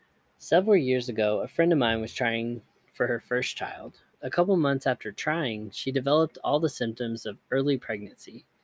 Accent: Arizona, United States; I grew up in Arizona, and we were in Chicago

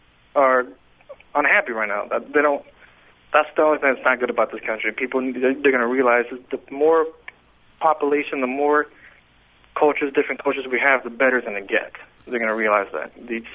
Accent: Texas, United States; born there; I'm a Mexican American and mm-hmm. my wife is Caucasian American. She's from Iowa and I was born in Texas

